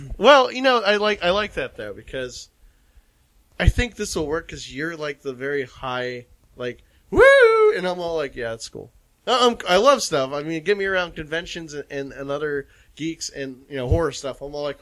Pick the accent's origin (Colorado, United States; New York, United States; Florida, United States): Florida, United States; Palm Beach; I come from Palm Beach originally